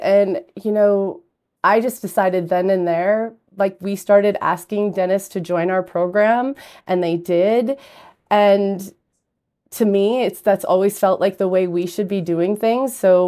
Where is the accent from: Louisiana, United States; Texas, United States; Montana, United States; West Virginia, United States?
Montana, United States; Montana is a huge state. I actually live 460 miles from my hometown.